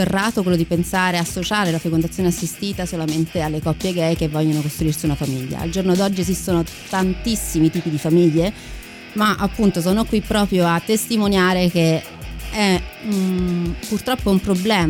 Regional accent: Rome, Lazio, Italy; Io ho studiato qui a Roma, sono di Roma.

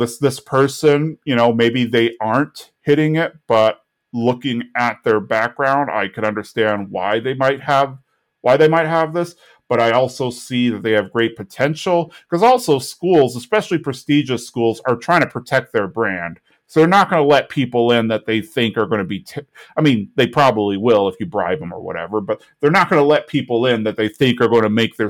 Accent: San Antonio, Texas, United States; Here, an idea that I can put out there, and it's from my hometown of San Antonio.

